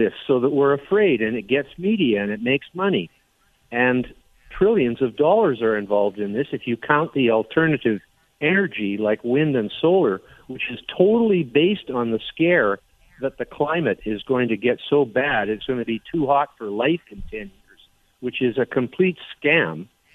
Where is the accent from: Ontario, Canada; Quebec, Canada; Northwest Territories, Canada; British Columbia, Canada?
British Columbia, Canada; I'm Canadian living on Vancouver Island, but I've been here all my life in this country and all over the world.